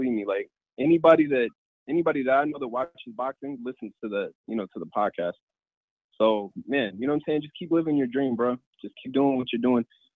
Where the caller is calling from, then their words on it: Denver, Colorado, United States; from Denver.